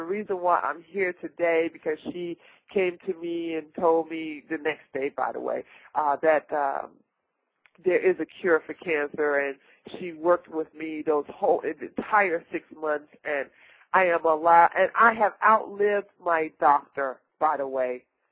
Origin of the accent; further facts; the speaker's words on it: Washington, District of Columbia, United States; my family comes from the country, even though I was born and raised in Washington, D.C., my roots are down here in Georgia as well as North Carolina